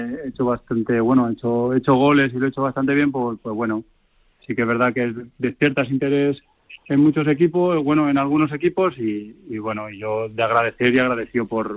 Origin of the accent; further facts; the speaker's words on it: Motilla del Palancar, Castilla-La Mancha, Spain; yo paso de mi pueblo, yo soy un pueblo de Cuenca, de Motilla del Palancar